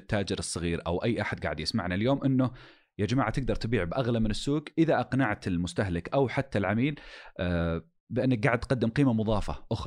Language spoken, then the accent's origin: Arabic; Saudi Arabia; طيب لما نتكلم عن الموية عندنا في السعودية